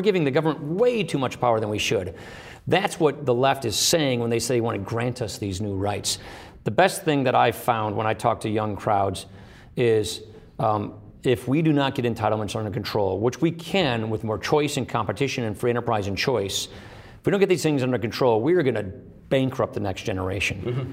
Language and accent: English; Wisconsin, United States; I come from Wisconsin, which is the birthplace of the Progressive Party.